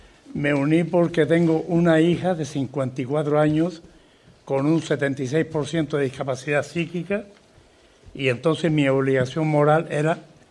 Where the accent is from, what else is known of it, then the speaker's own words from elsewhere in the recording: Canary Islands, Spain; Yo le decía, de aquí, de Gran Canaria. Es decir, que mi acento, no sé por qué, ni siquiera se puede alinear con Gran Canaria.